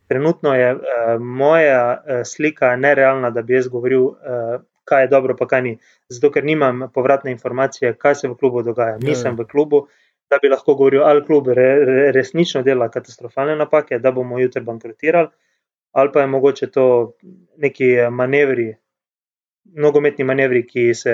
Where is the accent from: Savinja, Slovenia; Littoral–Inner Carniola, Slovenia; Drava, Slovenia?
Savinja, Slovenia; Celje; ali pa jaz sam kot Celjan s Celjem